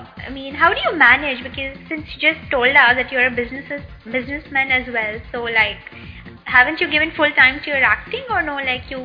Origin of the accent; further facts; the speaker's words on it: Kolkata, West Bengal, India; Well, I'm from Calcutta and I know a bit of Bengali.